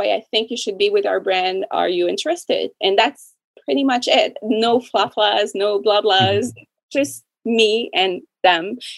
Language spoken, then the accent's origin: English; Canada; So I'm French Canadian.